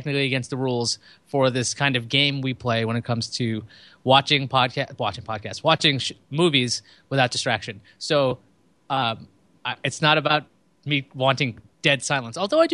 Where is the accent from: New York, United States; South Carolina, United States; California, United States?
New York, United States; Queens; also born or lived in Brooklyn; I was in New York, like, pretty much my whole life. I was born in Brooklyn. I moved to Queens, and I stayed there for a long time.